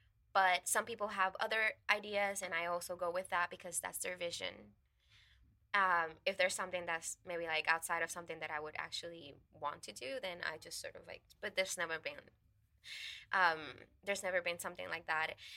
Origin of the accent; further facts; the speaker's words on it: Puerto Rico; I'm from Puerto Rico, you know, like from the island